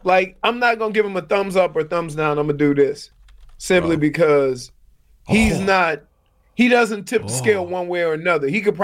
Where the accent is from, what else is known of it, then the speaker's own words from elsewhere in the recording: New Orleans, Louisiana, United States; Hey, you know I'm from New Orleans, so we got red bones, so I know what it looks like.